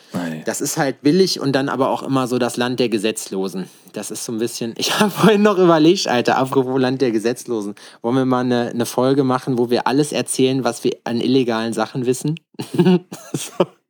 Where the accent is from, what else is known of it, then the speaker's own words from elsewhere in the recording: Schalksmühle, North Rhine-Westphalia, Germany; also born or lived in Lüdenscheid; In Lüdenscheid. Das ist ein... Also in Lüdenscheid wurde ich geboren, aufgewachsen in Schalksmühle